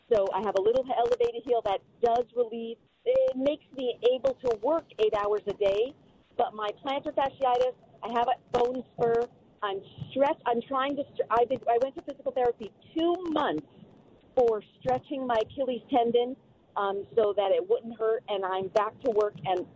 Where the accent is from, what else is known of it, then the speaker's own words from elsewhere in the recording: New Jersey, United States; I'm from New Jersey, and my father was a chef. I'm Greek